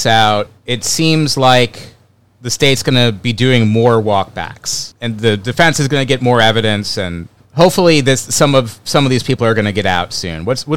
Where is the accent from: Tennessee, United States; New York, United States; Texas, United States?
New York, United States; but I'm from New York, you know. It's a different story up here.